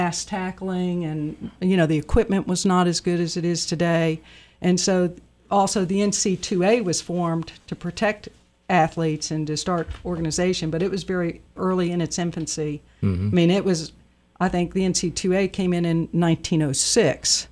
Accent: Virginia, United States; because I come from Virginia originally, and they had athletic trainers in the high school.

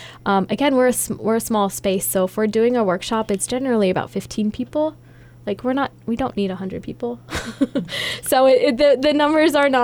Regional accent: Portugal; also born or lived in US East Coast; I was born on the East Coast. I also grew up in Portugal. My dad is Portuguese, and that is a big defining feature of who I am.

